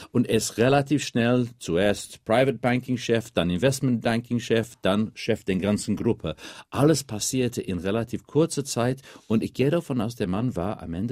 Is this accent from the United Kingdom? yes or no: yes; United Kingdom; Als Brite fange ich an, wenn ich darf.